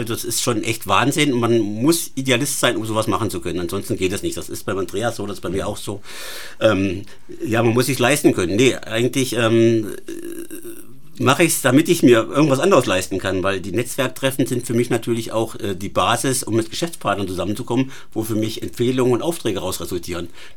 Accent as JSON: {"language": "German", "region": "Hesse", "country": "Germany", "tie": "born or raised there", "said": "Nordhessen ist meine Heimat. Ich lebe äußerst gerne in Nordhessen und bin auch sehr, sehr dankbar, dass ich in Nordhessen leben darf."}